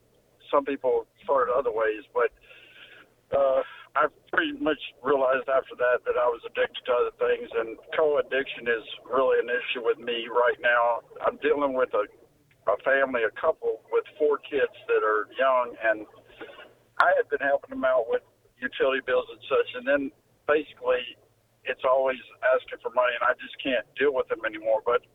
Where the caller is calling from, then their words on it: Lafayette, Louisiana, United States; I'm calling from the Lafayette, Louisiana area.